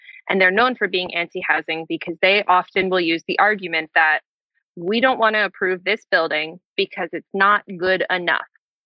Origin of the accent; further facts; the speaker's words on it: Toronto, Ontario, Canada; where I grew up, I'm from Toronto. It is the default that there are apartment buildings that surround where the public transit stops are.